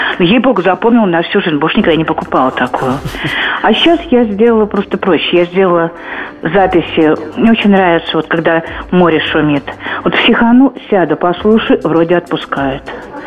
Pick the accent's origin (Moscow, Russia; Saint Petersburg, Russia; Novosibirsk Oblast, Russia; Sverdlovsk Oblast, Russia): Moscow, Russia; Здравствуйте, я из Москвы, мне 62 года.